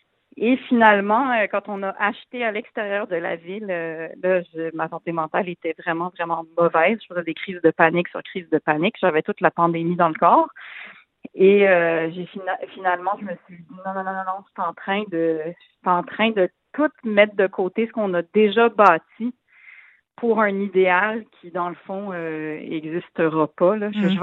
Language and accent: French; Montreal, Quebec, Canada; Donc, moi et mon mari, on vient tous les deux de Montréal. On est nés à Montréal.